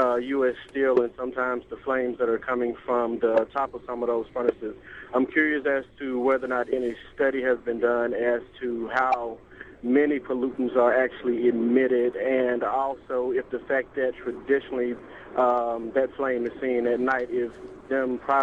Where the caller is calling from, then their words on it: Bessemer, Alabama, United States; and I'm calling from Bessemer.